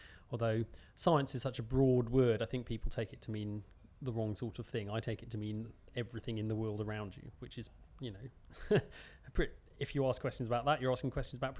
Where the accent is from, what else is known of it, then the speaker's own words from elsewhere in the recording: London, United Kingdom; born there; also born or lived in Leeds; now in Oxford, United Kingdom; I was born in University College Hospital in London, which is not very far from here, but currently I live in Oxford, although I have lived near Leeds as well. And my date of birth, 30th of April 1974.